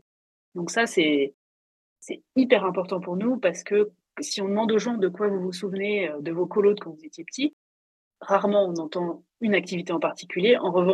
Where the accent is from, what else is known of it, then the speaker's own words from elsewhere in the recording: France; on est français quand même